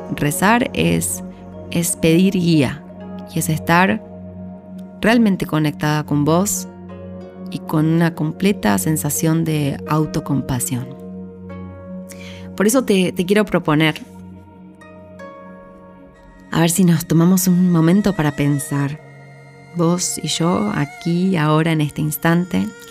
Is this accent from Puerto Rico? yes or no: no; Río Cuarto, Córdoba, Argentina; Salía por las callecitas de Río Cuarto, Córdoba, mi ciudad natal, a vender mis dibujos